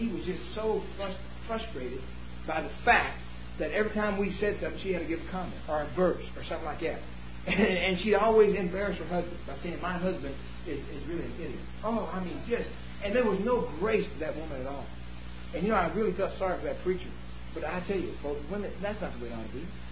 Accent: Ventura, California, United States; We're from Ventura.

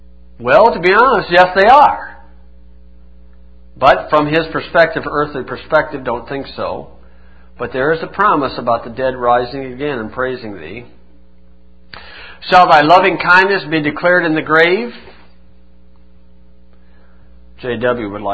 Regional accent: Indiana, United States; and I said I was from Indiana.

